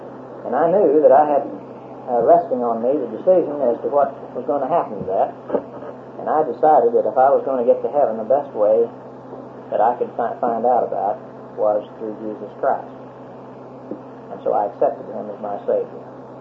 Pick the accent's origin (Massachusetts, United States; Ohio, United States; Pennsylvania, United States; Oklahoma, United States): Oklahoma, United States; Lone Wolf; My mother and father sired and bore me in Oklahoma. And I was born in Lone Wolf, Oklahoma, down here in southwestern Oklahoma, long time ago.